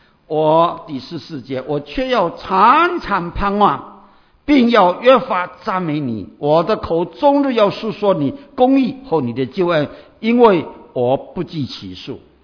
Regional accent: Indonesia; accent: Indonesian English; 我说不是不是，我是印尼的英文

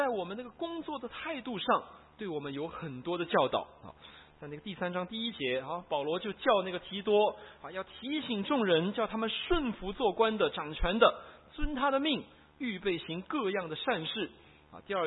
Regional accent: China; 这个我们大陆人最喜欢做这些事情哈

